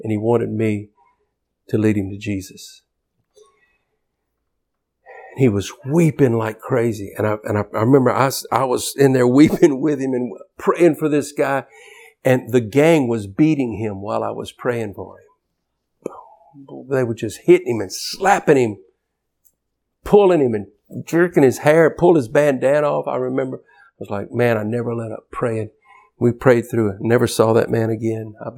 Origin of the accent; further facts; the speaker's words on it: United States; You know what? Nobody here cares that I'm an American.